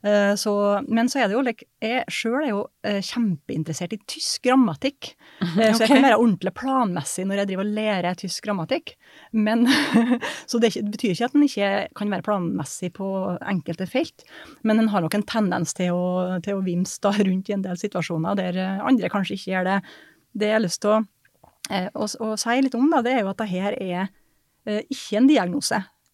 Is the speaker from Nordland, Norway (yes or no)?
no; Surndal, Møre og Romsdal, Norway; helt fra Indre Nordmøre, da, Surndalen, der jeg kommer fra